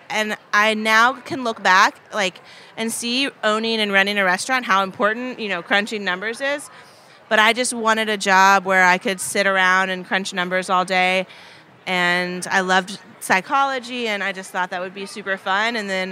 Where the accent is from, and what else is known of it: Paducah, Kentucky, United States; born or raised there; moved away as an adult